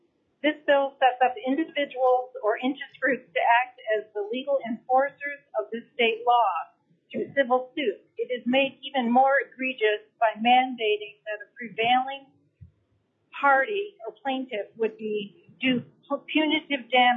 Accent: Hawke Bay, Alaska, United States; I'm from Hawke Bay, Alaska, but I'm actually in a car right now driving to Pennsylvania.

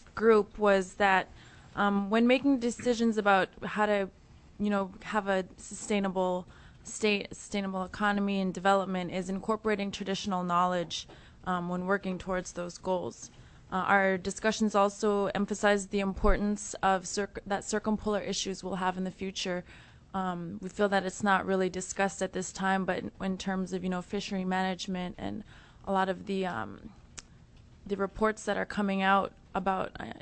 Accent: Bethel, Alaska, United States; I am from Bethel.

